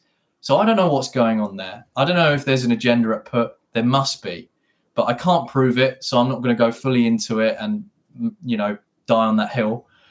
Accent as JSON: {"language": "English", "country": "United Kingdom", "said": "we just need to acknowledge that this does not represent being British or the British people who subscribe to the BBC, because that's not what journalism is about. That's not really how we should conduct or do things, especially from a great country like ours."}